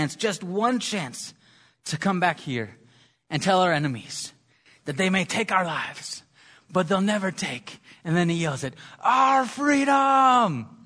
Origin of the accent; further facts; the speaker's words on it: Scotland, United Kingdom; being Scottish, I know there's a little animosity between the Scottish and the English.